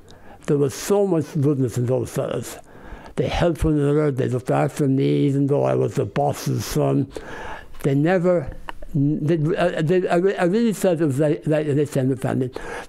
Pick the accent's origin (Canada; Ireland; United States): Ireland; Dublin, Leinster; We grew up in Dublin in the 60s and everybody was poor. There was really no wealthy people.